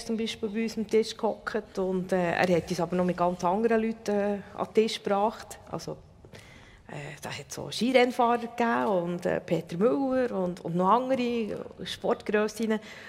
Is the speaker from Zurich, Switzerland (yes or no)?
no; Bern, Switzerland; ich bin halt hier in Bern aufgewachsen, mit in der Stadt drin.